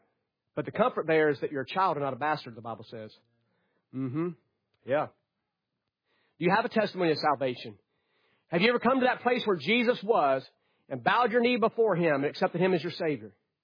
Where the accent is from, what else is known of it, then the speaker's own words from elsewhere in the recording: North Carolina, United States; a church I grew up in North Carolina.